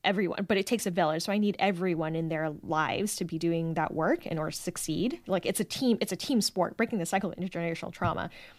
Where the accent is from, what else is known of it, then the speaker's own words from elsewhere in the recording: United States; But also just the way I grew up in America, in my neighborhoods, we kind of had a sense of course everything's rigged against you.